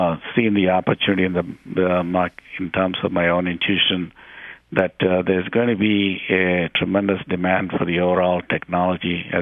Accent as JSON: {"language": "English", "region": "South India", "country": "India", "tie": "born or raised there", "said": "I grew up in South India"}